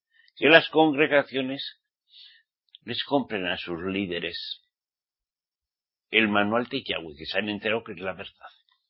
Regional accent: Spain; Y si no lo consigue, como saben que soy español, me acusan de que por culpa de los españoles fueron engañados

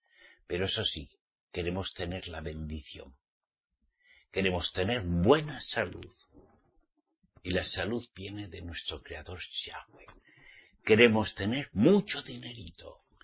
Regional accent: Spain; yo era español. Yo no nací en Roma.

